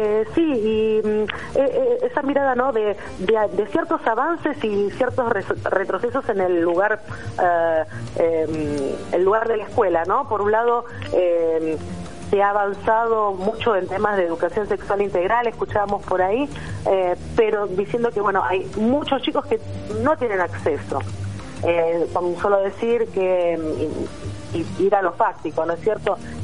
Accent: Argentina; hoy como argentinos

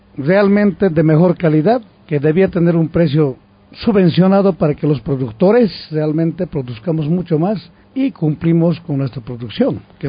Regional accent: Bolivia; Si hablamos como bolivianos, sí, Santa Cruz puede satisfacer la demanda nacional.

